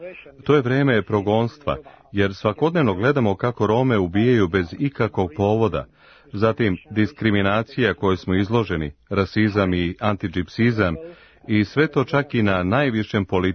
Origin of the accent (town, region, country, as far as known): Marginari de Jos, Romania; Serbian is a second language